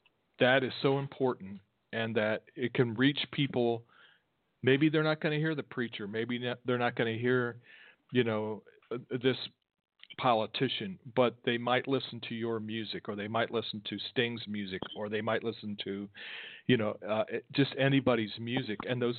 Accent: Columbus, Ohio, United States; I'm from Columbus, Ohio, not too far away.

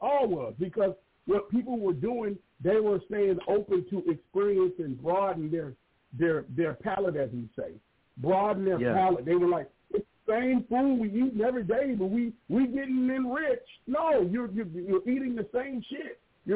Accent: Brooklyn, New York, United States; My whole project used to bump y'all. I'm from Brooklyn.

